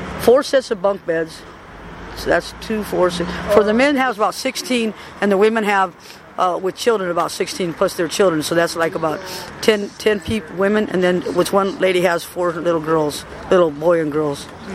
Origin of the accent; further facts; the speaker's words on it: Sacramento, California, United States; from Sacramento, California.